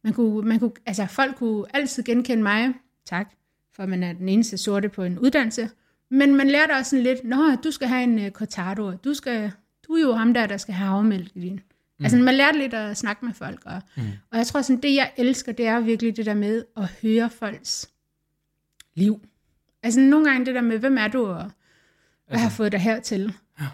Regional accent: Aarhus, Central Denmark Region, Denmark; Hallo, jeg er fra Aarhus.

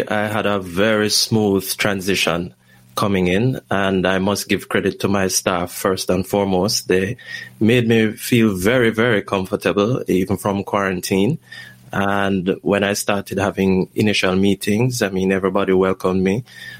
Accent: Manchineel, Portland, Jamaica; I'm from Jamaica and Portland at that. I was born in Manchineel, Portland.

